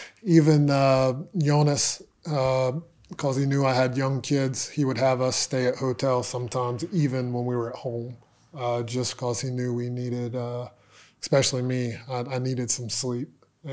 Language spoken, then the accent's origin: English; United States; And also me as an American understanding it's okay to give these guys the ball.